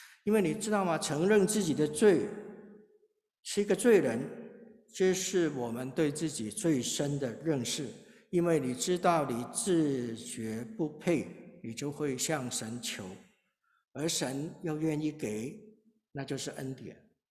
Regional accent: Hong Kong; 然后他后来呢一直到我们是香港来的

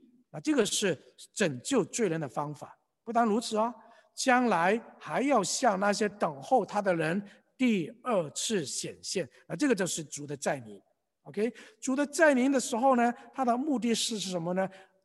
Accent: China; 其实这个想法跟我们中国人 也是一样的。我们中国人都有一句话，善有善报，恶有恶报

